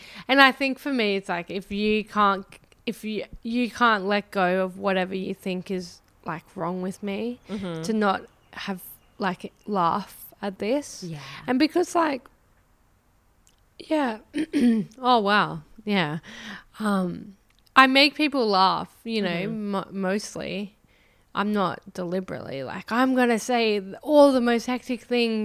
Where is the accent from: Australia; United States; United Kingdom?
Australia; New South Wales; I'm from the Northern Rivers.